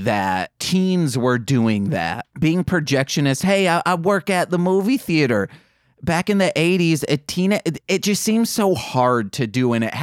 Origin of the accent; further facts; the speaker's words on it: Michigan, United States; accent: Michigan; That's my Michigan accent coming out, guys.